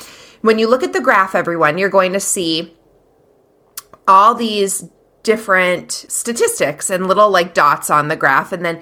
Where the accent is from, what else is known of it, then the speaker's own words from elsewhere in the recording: United States; And I'm an American, right.